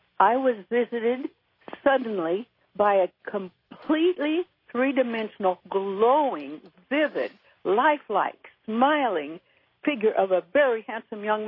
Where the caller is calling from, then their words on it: Claremont, California, United States; I'm calling from Claremont, California.